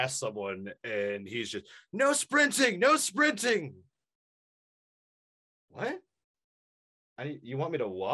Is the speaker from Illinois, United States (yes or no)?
no; New York, United States; I'm from New York originally, so I used to just have an affinity for it.